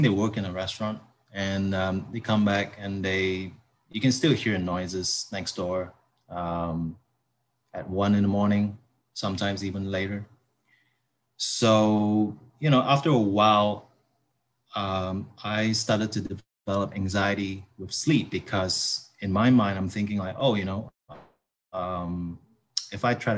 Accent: Malaysia; I'm in Malaysia and I'm Malaysian.

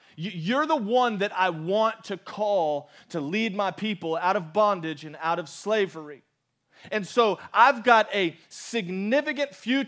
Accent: Florida, United States; born there; Unfortunately, I was born in Florida, and I am just stuck to have to hunt here.

